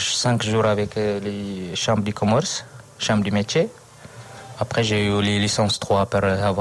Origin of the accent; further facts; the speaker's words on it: Eritrea; moved away as an adult; now in France; Moi, je viens d'Érythrée.